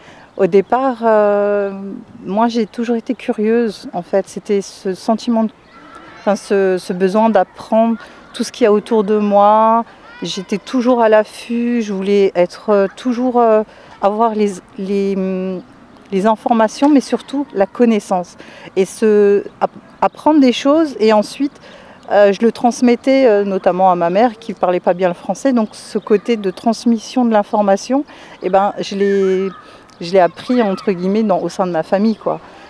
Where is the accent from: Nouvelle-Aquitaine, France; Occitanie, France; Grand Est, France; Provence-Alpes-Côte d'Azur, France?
Grand Est, France; Strasbourg; 42 ans. Je suis maman de 3 enfants, originaire de Haute-Pierre. Je suis née, j'ai grandi à Haute-Pierre jusqu'à l'âge de 25 ans à peu près. Après, je me suis installée sur le quartier de la Méno. Et aujourd'hui, je suis avec Bolsheim.